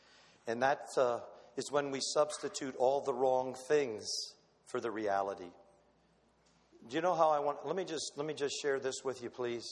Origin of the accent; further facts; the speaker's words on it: Florida, United States; I was raised in Florida. First thing I did was teach my kids which ones are poisonous, which ones aren't.